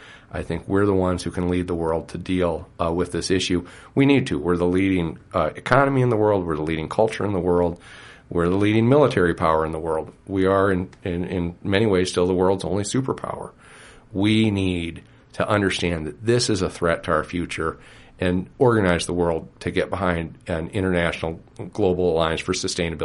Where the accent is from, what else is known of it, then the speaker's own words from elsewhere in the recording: Iowa City, Iowa, United States; I grew up in Iowa City. I'm a huge Hawkeye fan.